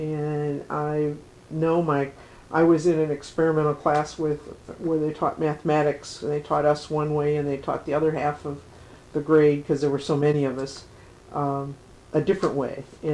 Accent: Chicago, Illinois, United States; First of all, I was born in Chicago, Illinois on September 23rd, 1941. And grew up in the same house on the north side of Chicago and went to Chicago Public Schools.

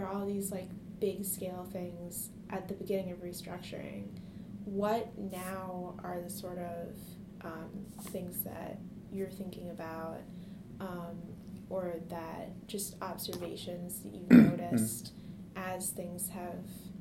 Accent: New York City, New York, United States; Well, I'm from New York City, so I would be

